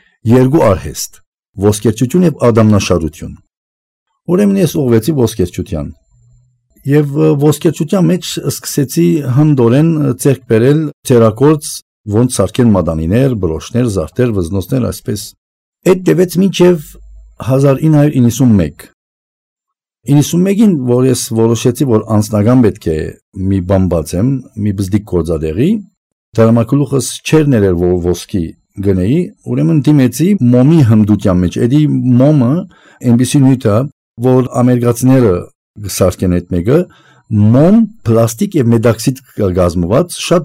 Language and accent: Armenian; Anjar, Beqaa, Lebanon; now in Armenia; ես ծնվել ու մեծացել եմ Լիբանանի Անջար գյուղում, Հայաստանից դուրս միակ հայկական հողադարածքն է, որ գյուղաբեդից մինչ աղբահավակը, ոստիկանները, մենք ամենքս հայեր ենք